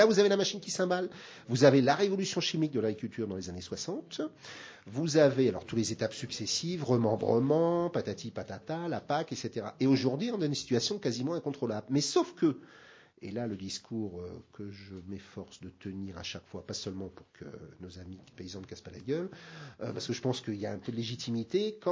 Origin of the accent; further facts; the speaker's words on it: Brittany, France; born there; Il se trouve, je suis né en Bretagne.